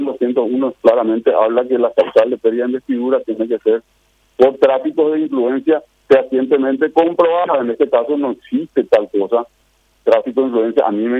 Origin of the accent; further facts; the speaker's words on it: Ciudad del Este, Alto Paraná, Paraguay; porque yo soy del este de Ciudad Fronteriza